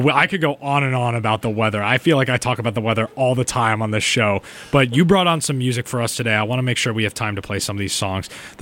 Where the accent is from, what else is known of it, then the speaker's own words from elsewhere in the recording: Massachusetts, United States; But particularly for me, you know, I'm from Massachusetts. I went to a big school and I stayed local.